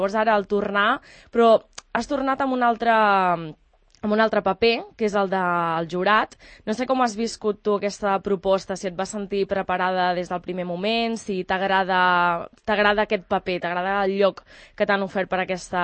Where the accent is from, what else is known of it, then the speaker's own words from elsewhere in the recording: Figueres, Catalonia, Spain; Avui la meva família, que és de Figueres, bueno, jo sóc de Figueres